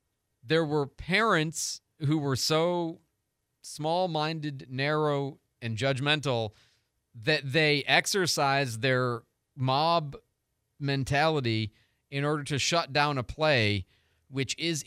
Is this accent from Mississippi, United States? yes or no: no; St. Louis, Missouri, United States; And it was particularly interesting only because I'm from St. Louis.